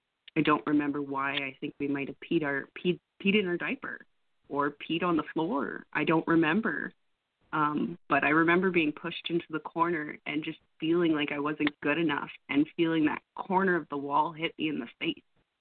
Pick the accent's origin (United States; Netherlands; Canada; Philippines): Canada; I am 27. I come from Canada.